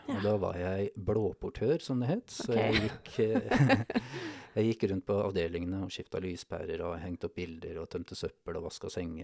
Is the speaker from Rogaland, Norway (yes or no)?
no; Oslo, Norway; Men jeg vokste opp I Oslo. Jeg har rukket å bli 50 år. Bodd litt forskjellige steder rundt omkring I landet.